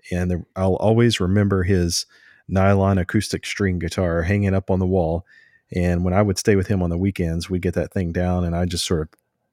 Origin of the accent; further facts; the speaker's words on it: Hopkinsville, Kentucky, United States; I'm from Western Kentucky, so Hopkinsville, Kentucky is where I kind of got going with it.